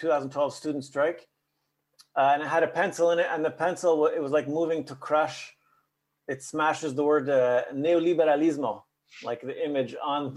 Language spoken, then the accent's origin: English; Montreal, Quebec, Canada; I decided to sign it … because I'm from Montreal, but I wasn't in Montreal when, like, I made it somewhere else.